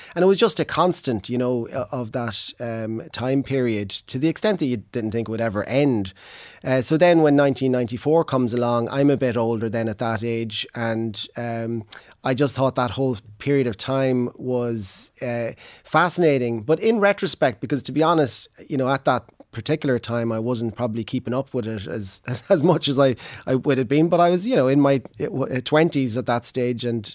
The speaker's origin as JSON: {"language": "English", "town": "Dundalk", "region": "County Louth", "country": "Ireland", "tie": "born or raised there", "said": "I mean, I grew up in Dundalk, so around the border area, and sort of came of age in through the 1980s"}